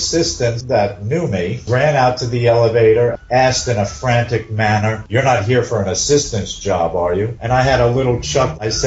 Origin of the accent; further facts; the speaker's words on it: Garden City, New York, United States; I moved from Garden City, Long Island into New York City about 1970-71.